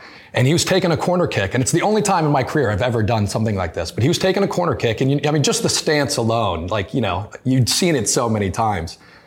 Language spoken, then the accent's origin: English; United States; You know, as an American, it wasn't inherent in my household for sure, but culturally it wasn't.